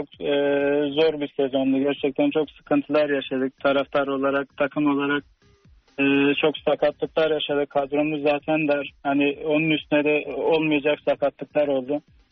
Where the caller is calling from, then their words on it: Istanbul, Turkey; ben, İstanbul'dan.